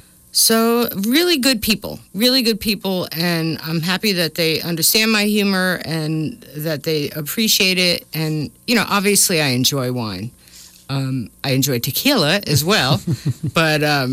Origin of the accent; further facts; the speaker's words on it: Connecticut, United States; now in Sonoma, United States; I come from Connecticut, not sure that you know that, so living in Sonoma is quite a difference for me.